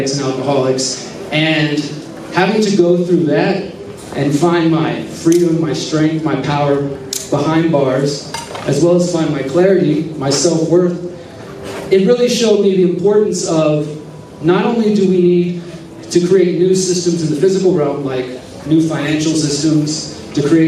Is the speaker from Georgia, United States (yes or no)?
no; Texas, United States; also born or lived in Houston, Texas; now in Morelia, Mexico; I currently live in Morelia, Michoacan, a couple hours away from here. I'm originally from Texas.